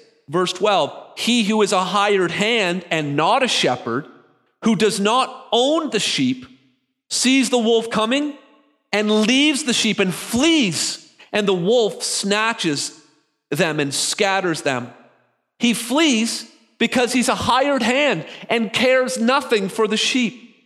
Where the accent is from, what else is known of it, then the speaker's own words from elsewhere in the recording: Canada; I'm sort of like, I'm the, you know, Scottish, British descent. I'm born and raised in Canada.